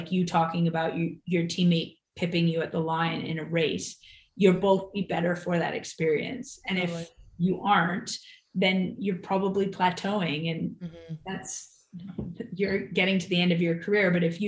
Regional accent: Canada; We're Canadian. We didn't have any opportunity to see these people in person.

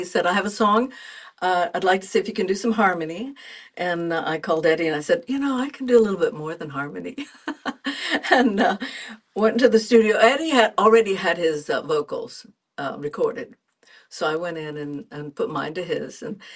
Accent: Wabash, Indiana, United States; also born or lived in Kentucky; Well, I grew up singing everything, and I grew up in Wabash, Indiana. I was about 4 when we moved from Kentucky.

